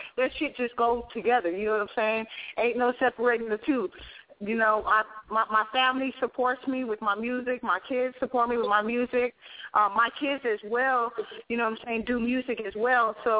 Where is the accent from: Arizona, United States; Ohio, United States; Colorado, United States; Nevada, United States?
Nevada, United States; Las Vegas; I'm from Las Vegas, you know what I'm saying, CEO of 3XR ENT, which is my record label